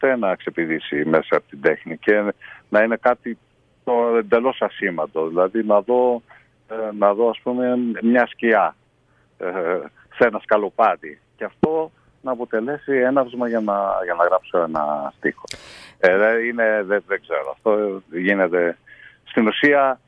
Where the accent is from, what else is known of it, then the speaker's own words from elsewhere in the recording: Tyrnavos, Thessaly, Greece; also born or lived in Larissa; Επομένως λοιπόν, ο Τίρναβος είναι η πατρίδα μου.